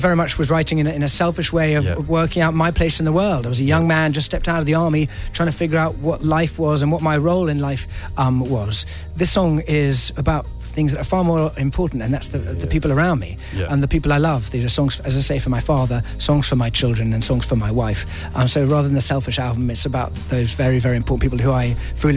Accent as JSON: {"language": "English", "country": "United Kingdom", "said": "I'm ex-army, he's ex-army, we're British, we're male"}